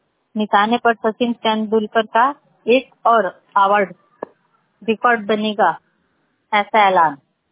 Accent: Martha, Uttar Pradesh, India; मरथा ग्राम जिला गाजीपुर की रहने वाली हूँ।

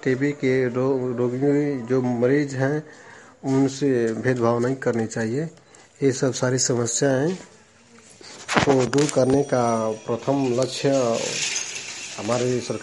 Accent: Bihar, India; जिला कैमूर का निवासी हूँ।

